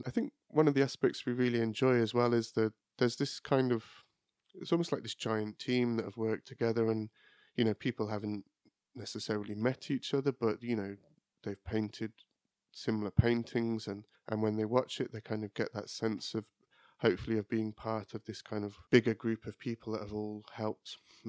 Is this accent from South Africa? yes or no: no; Birmingham, West Midlands, United Kingdom; I grew up in Birmingham, grew up in Chelmsley Wood, and then moved to King's Heath as a kid. Yeah, I kind of lived in other places, but seem to always gravitate back to Birmingham.